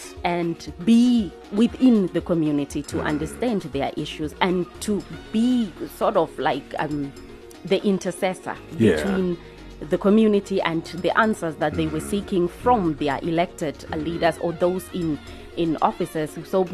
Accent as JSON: {"language": "English", "town": "Windhoek", "region": "Khomas", "country": "Namibia", "tie": "born or raised there", "said": "So I grew up here. I schooled here. But before I came back to Windhoek, I think the first primary phase was at the farm. That side of Gobabis, Beitapos, side of Bloberg, to be specific."}